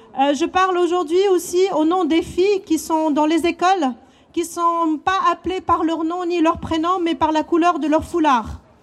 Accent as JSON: {"language": "French", "country": "Switzerland", "said": "Je dois rentrer chez moi alors que je suis suisse."}